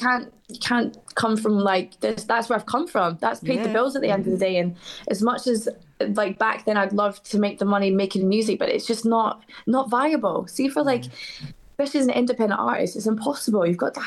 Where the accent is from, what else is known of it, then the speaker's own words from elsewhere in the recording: Scotland, United Kingdom; also born or lived in Basildon; that's like my hometown. That's where I'm born and bred. But I was raised in Scotland since I was like five or 6 years old. So hence the accent. But Essex is still an Essex girl, you know. Might have a Scottish accent, but still Essex girl.